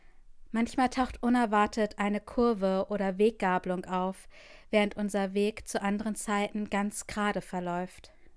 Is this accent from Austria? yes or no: no; Norway; Diese Psalmkomposition habe ich 2012 während der Sommerfreizeit meiner Heimatgemeinde in Norwegen geschrieben